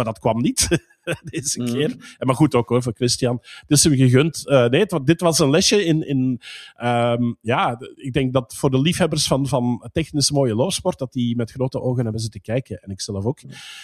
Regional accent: Belgium; ik ben Belg.

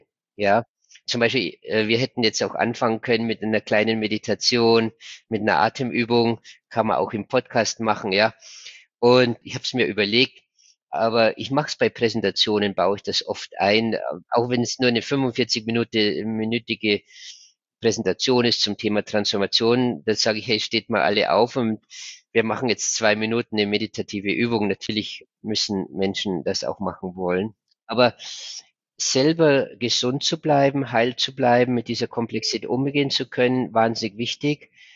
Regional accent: Munich, Bavaria, Germany; Ich bin 2 Blöcke weiter aufgewachsen im Münchner Schlachthofviertel, ja, südlich von der Theresienwiese.

